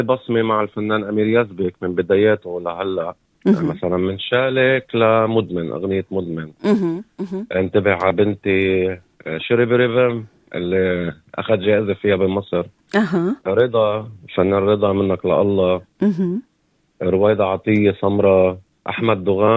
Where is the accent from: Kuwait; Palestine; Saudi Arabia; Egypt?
Palestine; now in Australia; وأنا كفلسطيني ما إلي بلد، فهون أستراليا هلأ هي بلدي وبعتبرها بلدي.